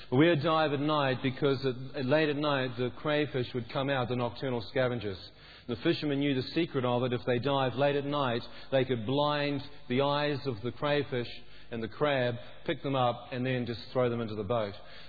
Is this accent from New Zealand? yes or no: yes; New Zealand; I was raised in New Zealand, brought up in a very beautiful nation, great rugby team.